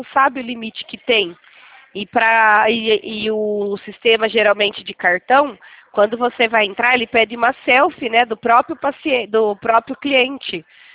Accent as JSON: {"language": "Portuguese", "town": "Itatiba", "region": "São Paulo", "country": "Brazil", "said": "a gente é aqui de Itatiba, São Paulo."}